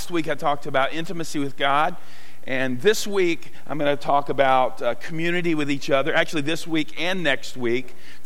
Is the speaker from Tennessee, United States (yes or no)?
yes; Chattanooga, Tennessee, United States; I grew up in Chattanooga, Tennessee, kind of on the east side of town on a street called Acuff Street.